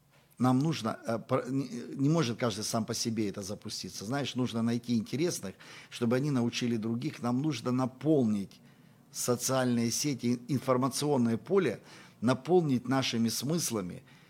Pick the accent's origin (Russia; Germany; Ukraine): Ukraine; Luhansk Oblast; accent: Donbas; я вырос в Луганской области, в Зорицке